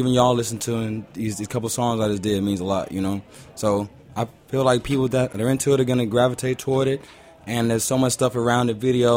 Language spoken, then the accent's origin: English; Houston, Texas, United States; I'm from Houston, and I stay in Houston when I'm not busy, but I don't really have just like a straight-up home.